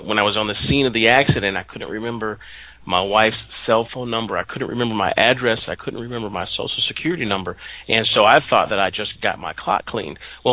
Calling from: Ann Arbor, Michigan, United States; I am calling from my home just outside of Ann Arbor, Michigan

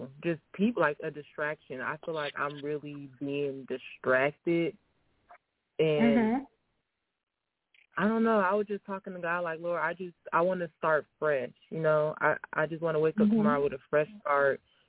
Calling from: Texas, United States; in Texas.

